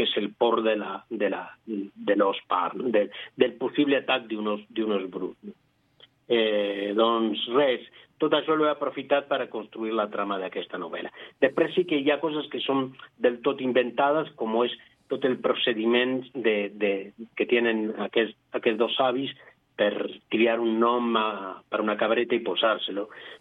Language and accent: Catalan; Montevideo, Uruguay; Catalan is a second language; now in Vic, Spain; jo vaig arribar a Catalunya l'any 2014 a viure, no? Ja, a més, Montevideo Vic, o sigui, jo vaig arribar al cor de Catalunya.